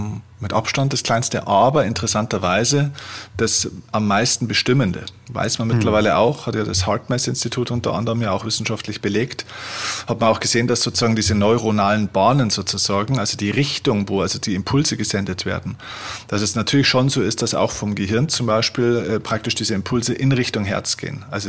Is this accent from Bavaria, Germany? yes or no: yes; Vilsbiburg, Bavaria, Germany; den habe ich ja in meiner Heimatstadt Vilsbiburg gemacht